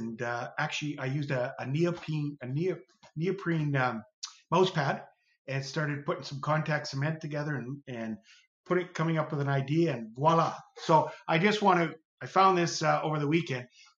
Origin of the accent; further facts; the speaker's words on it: Sault Ste. Marie, Ontario, Canada; I'm from Canada, Sault Ste. Marie